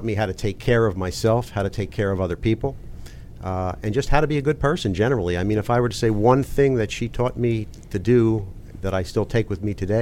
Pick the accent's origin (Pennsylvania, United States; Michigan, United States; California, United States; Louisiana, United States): Pennsylvania, United States; Philadelphia; I grew up in Northeast Philadelphia around Welsh and the Boulevard.